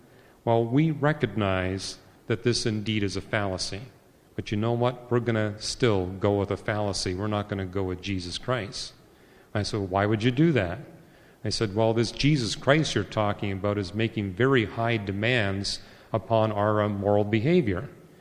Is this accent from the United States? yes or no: no; Canada; I'm a Canadian, so I got a Canadian nickel here